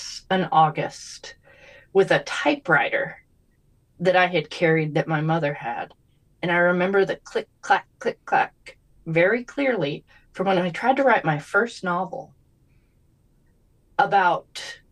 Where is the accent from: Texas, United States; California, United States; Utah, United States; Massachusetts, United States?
Texas, United States; Lubbock; also born or lived in New Mexico; I grew up in Texas and New Mexico. So, we cover half of the continental United States. And my summers growing up, we primarily lived in the country, except for when I was really young. And the area I'm from in Texas is the Panhandle. And around Lubbock, Texas